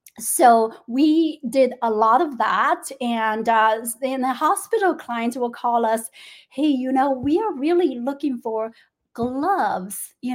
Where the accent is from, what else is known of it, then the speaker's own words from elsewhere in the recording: China; English is a second language; moved away as an adult; now in United States; because of my background, I grew up in China, even though I've been here in for 15 years